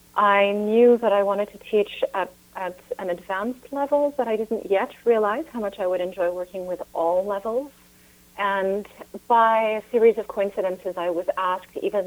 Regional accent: United States; I spent a lot of my childhood growing up in America, so there was not access to such great cheese until I was in France

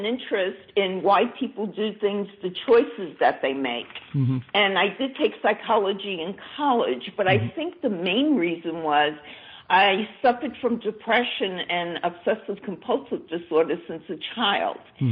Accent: Brooklyn, New York, United States; born there; now in California, United States; Yes, I was born in Brooklyn, New York, and moved to California to actually work at Orange County Jail.

